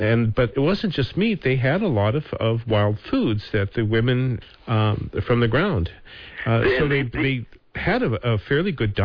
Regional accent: Montana, United States; and I was raised in Montana, so I have a little bit of experience with the culture of the Plains Indians

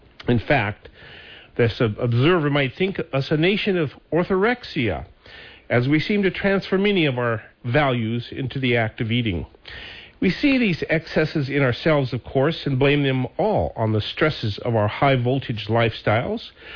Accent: Montana, United States; being a Montana boy myself, so I think I was actually raised on wild meat.

